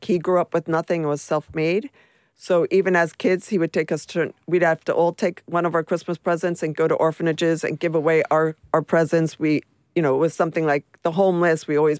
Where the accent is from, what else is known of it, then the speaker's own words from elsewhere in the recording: United States; now in London, United Kingdom; And I remember being American living in London